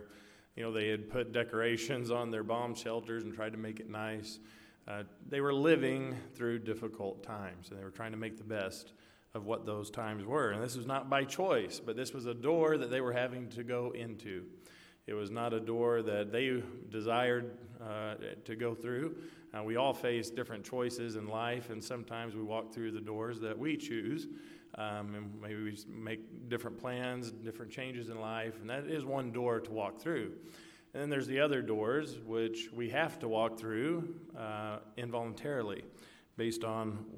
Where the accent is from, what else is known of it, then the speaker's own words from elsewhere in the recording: Lexington, Kentucky, United States; born there; But that's actually my birthday, July 22nd, 1980. I was born in Lexington, Kentucky.